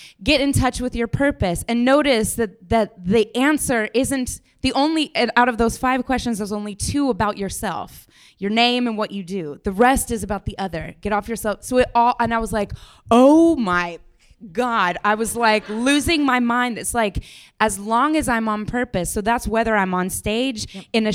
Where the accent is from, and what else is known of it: Colorado, United States; now in New York, United States